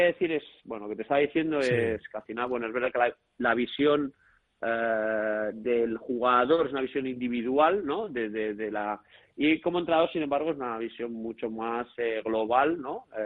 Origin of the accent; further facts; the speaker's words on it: Pamplona, Navarre, Spain; Tuve la oportunidad cuando bueno, salí de Pamplona, de irme a Estados Unidos.